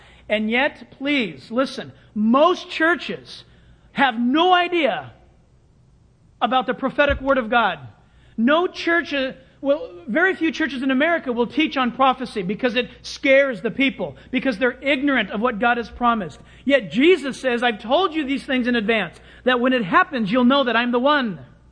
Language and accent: English; United States; I'm an American. I have a U.S. passport.